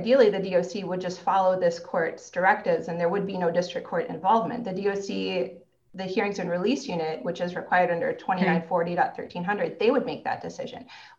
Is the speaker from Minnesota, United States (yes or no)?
yes; Minnesota, United States; I grew up in Hennepin County. Everybody I know and love is there. I want to go there.